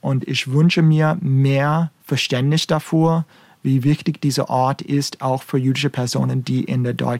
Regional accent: New York, United States; now in Konstanz, Germany; Ich kann mich sehr gut daran erinnern, als ich ein Kind war und saß da am Strand in New York, in Brooklyn, und auf dem Wasser geguckt habe.

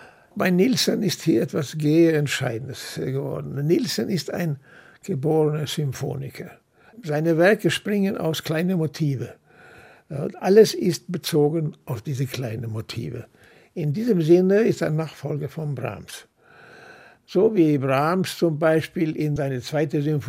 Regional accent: Sweden; German is a second language; Ich bin ja in Schweden aufgewachsen, in den 30er und 40er Jahren.

